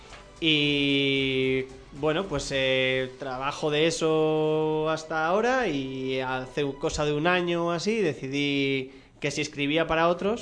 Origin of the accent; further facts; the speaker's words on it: Bilbao, Basque Country, Spain; now in Madrid, Spain; Yo soy de Bilbao, pero vivo aquí en Madrid, en el barrio La Prospe.